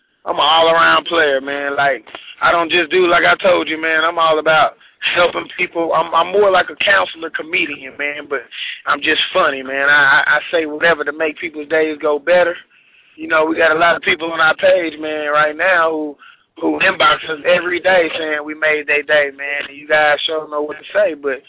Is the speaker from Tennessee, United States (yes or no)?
yes; Nashville, Tennessee, United States; now in Texas, United States; I'm from Nashville, Tennessee. Been doing comedy since I was about 13, man.